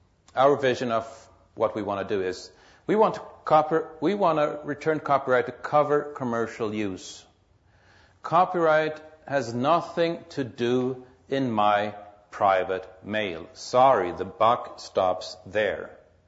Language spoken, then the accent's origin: English; Stockholm, Stockholm County, Sweden; the largest employer in my hometown, Stockholm, the capital of Sweden